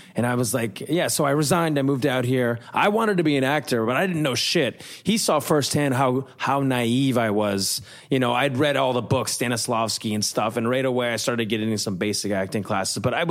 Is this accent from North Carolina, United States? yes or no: no; Minnesota, United States; I grew up in the Midwest, loved Minnesota high school, went to FSU, matriculated.